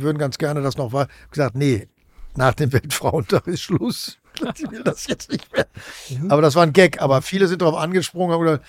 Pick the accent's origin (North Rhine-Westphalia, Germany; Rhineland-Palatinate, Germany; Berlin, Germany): North Rhine-Westphalia, Germany; Bochum; weil ich in Bochum, wo ich herkomme, gibt es ein ganz gutes Symphonieorchester